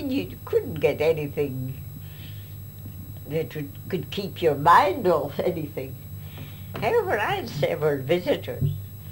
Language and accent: English; Ireland; I said, no, my lord, I will not promise to do it again, I'm Irish.